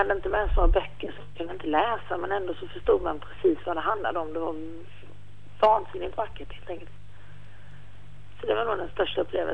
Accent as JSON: {"language": "Swedish", "country": "Sweden", "said": "Hemma i Sverige så känner man sig ganska ensam och liten som katolik."}